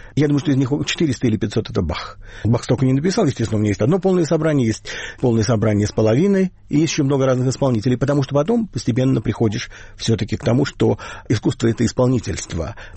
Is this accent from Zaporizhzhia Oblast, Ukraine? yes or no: yes; Zaporizhzhia, Zaporizhzhia Oblast, Ukraine; Я вырос в Запорожье. Ну, какой это город был? Это был очень типичный советский город.